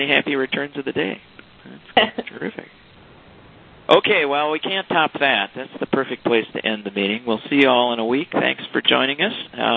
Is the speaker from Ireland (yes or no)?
yes; Ireland; Greg might not be on the call, but being Irish, I'll fill in the gaps.